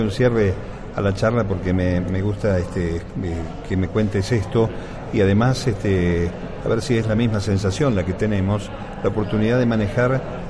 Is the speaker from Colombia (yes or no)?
no; Argentina; now in Spain; me han puesto aquí a conducir un programa en territorio español, siendo argentino